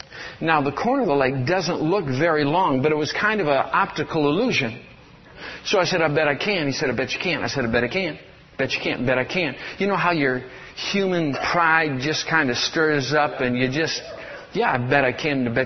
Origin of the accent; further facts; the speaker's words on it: Michigan, United States; Now, when I grew up in Michigan, I grew up out in the country in an old farmhouse. I grew up 5 miles from town.